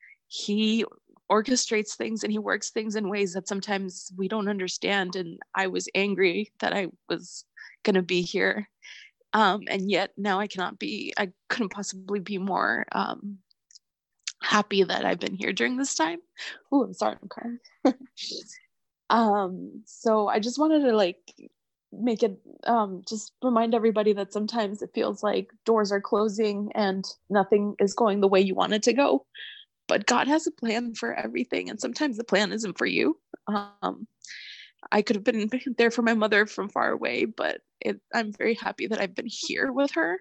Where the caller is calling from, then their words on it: El Salvador; I'm saying hello from El Salvador.